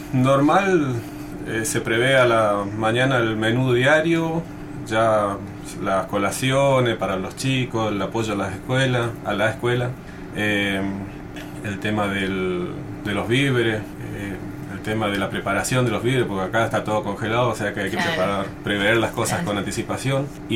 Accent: Curuzú Cuatiá, Corrientes, Argentina; De Curuzú-Cuatiá.

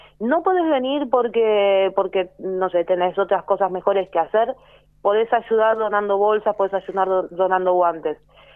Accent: Buenos Aires, Argentina; Yo vengo de Buenos Aires, Buenos Aires era un desastre en los 90.

